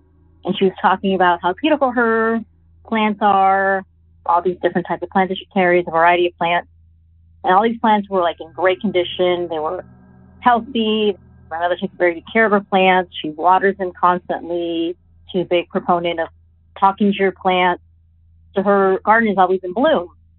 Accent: Texas, United States; Hello, Derek. … I'm from Texas.

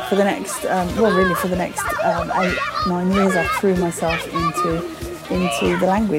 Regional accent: England, United Kingdom; now in South Africa; it was also an Afrikaans-speaking school, and I was newly emigrated from England, so that made me somewhat unique in their eyes.

